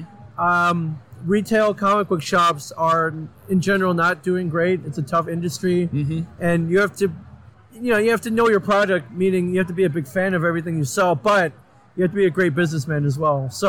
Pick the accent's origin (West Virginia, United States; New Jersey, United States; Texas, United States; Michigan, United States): Michigan, United States; Ann Arbor; I am actually a Michigan native. Michigan, Ohio, but I grew up in Ann Arbor, went to school in Ann Arbor, moved away a number of years ago, but my parents still live here.